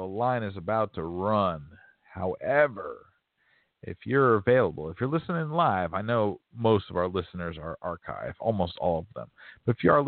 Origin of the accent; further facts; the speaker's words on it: Colorado, United States; in Colorado. Beautiful pine trees and aspen, and I had massive respect for nature. It's not like I grew up in New Jersey next to all that stuff.